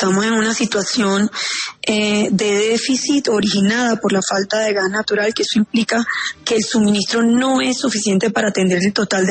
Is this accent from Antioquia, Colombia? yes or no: no; Valledupar, Cesar, Colombia; que funcionan en mi tierra, en Valledupar, funcionan con gas natural vehicular.